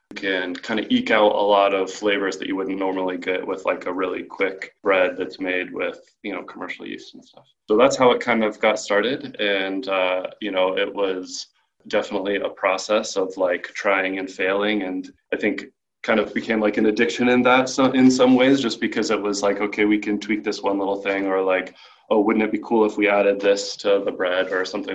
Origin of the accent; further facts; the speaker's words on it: Spokane, Washington, United States; born there; So I was born in Spokane a while ago, and then I came back to go to college in Spokane.